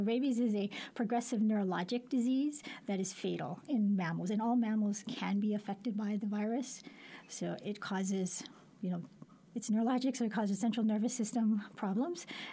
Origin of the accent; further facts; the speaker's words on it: Hawaii, United States; because we're Hawaiian, you know